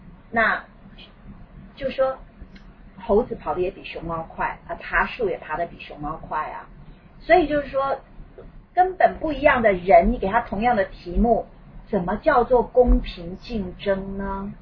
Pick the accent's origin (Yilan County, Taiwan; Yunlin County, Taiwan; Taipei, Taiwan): Yilan County, Taiwan; born there; 因为我是在宜兰出生的